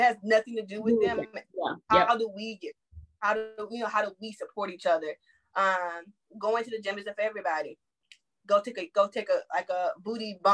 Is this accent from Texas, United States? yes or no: yes; Houston, Texas, United States; I'm from Texas, Houston, we try and smother and because I grew up like that.